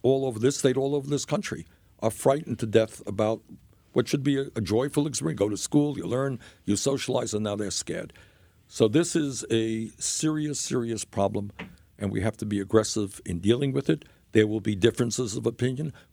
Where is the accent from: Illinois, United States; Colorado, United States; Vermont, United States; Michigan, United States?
Vermont, United States; as you know, I'm from Vermont, which is a neighbor of New Hampshire.